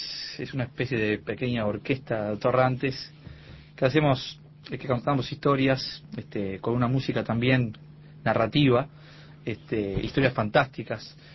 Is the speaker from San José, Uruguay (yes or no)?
yes; San José, Uruguay; now in Montevideo, Uruguay; cuando nos mudamos para Montevideo, que éramos de San José, nosotros, algunos de nosotros somos de San José